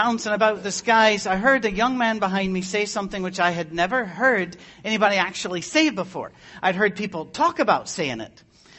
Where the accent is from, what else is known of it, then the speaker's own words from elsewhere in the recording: Detroit, Michigan, United States; You can tell by the way I talk that I come from Detroit, Michigan. That's where I've been for the last 8 years at least.